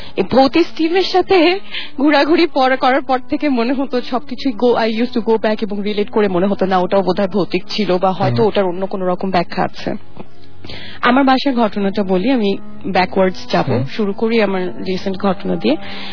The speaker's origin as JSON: {"language": "Bangla", "town": "Dhaka", "region": "Dhaka Division", "country": "Bangladesh", "tie": "born or raised there", "said": "যেই বাসে আমি জন্ম বেড়ে উঠেছি এবং ওই বাড়িতেই আমি রুমে আর থাকতে পারি না, এত পরিচিত এবং এই রুমের বাইরে বা এই বাড়ির বাইরে আমি চিন্তাই করতে পারি না ঢাকায় কোথাও থাকা।"}